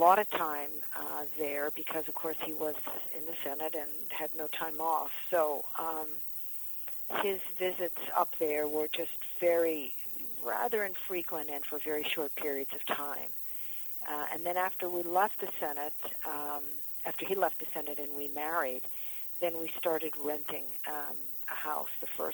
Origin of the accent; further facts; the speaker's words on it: Canada; I'm a Canadian girl, but I had been coming from Europe and spending all my summers in the south of France